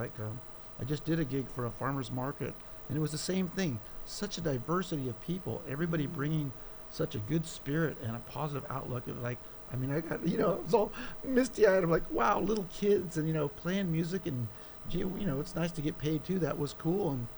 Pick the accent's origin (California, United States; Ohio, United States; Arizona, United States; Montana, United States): California, United States; I was born in California, and so the Bay Area was pretty close by to where I grew up in the San Joaquin Valley.